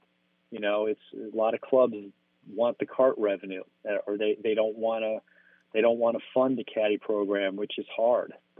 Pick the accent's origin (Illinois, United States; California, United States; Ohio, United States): Illinois, United States; Chicago; I grew up in the Chicago area, and I caddied at a local club for years, like when I was a teenager.